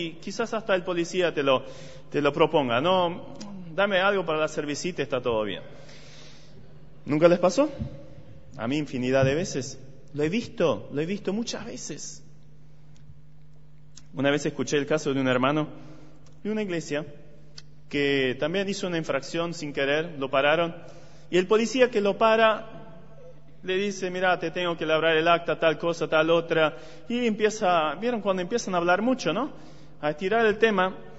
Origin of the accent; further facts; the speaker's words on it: Germany; Spanish is a second language; No soy argentino, quizás ya lo vieron en el acento. Soy alemán y también allá nadie quiere pagar los impuestos.